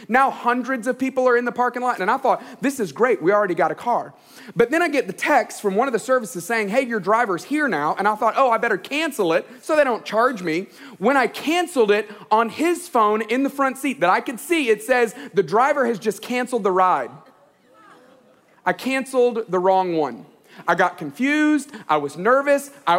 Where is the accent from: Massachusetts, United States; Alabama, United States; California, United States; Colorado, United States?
Alabama, United States; Tuscaloosa; I grew up in Tuscaloosa, Alabama, and my family worships at the altar of Alabama football.